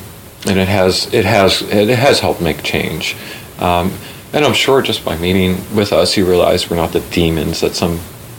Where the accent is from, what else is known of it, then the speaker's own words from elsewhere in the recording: Saint John, New Brunswick, Canada; I was born and raised in New Brunswick. I'm a St. John girl.